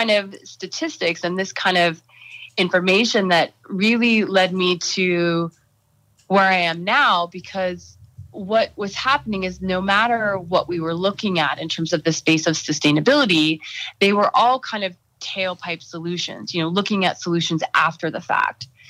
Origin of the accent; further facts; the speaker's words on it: Montana, United States; I'm a fifth generation Montanan. I grew up in Montana. I spent my childhood summers on my grandmother's cattle ranch outside of Bozeman.